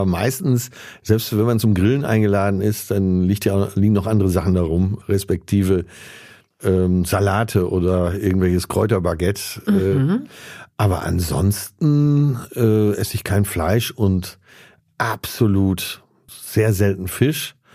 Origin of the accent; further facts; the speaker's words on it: Essen, North Rhine-Westphalia, Germany; born there; 1965 bin ich in Essen zur Welt gekommen.